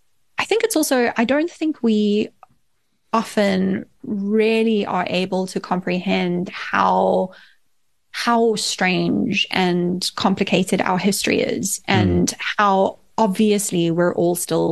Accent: South Africa; that I am a South African and I was shaped by South Africa

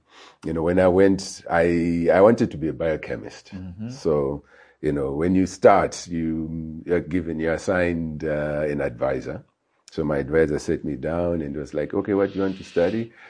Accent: Highfield, Harare, Zimbabwe; moved away; You know, I was born in Highfield. I grew up in Highfield, and I only left in Fio.

